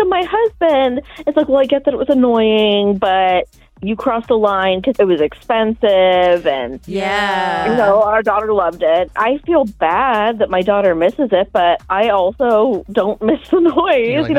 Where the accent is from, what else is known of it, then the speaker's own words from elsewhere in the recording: Hagerstown, Maryland, United States; from Hagerstown.